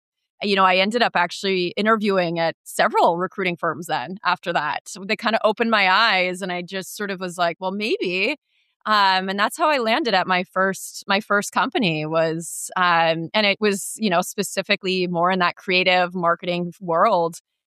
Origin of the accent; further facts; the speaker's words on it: New York, United States; I grew up in the New York area. You're very influenced by fashion by growing up in that area.